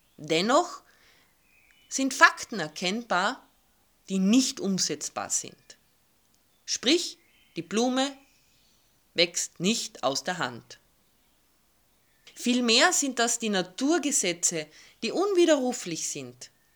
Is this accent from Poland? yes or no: no; Carinthia, Austria; ich bin gebürtige Kärntnerin.